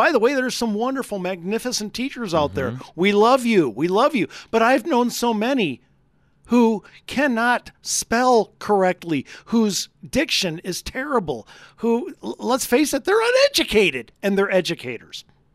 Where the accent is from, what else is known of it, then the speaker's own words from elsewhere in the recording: Wisconsin, United States; Hey, I'm from Wisconsin.